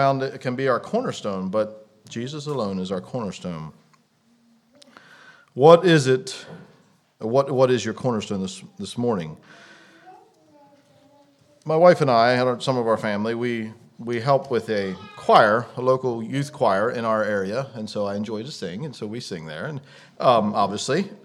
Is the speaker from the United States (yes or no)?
yes; Pennsylvania, United States; And, you know, we're from Pennsylvania. I don't think I mentioned that, but we are from Pennsylvania in the States.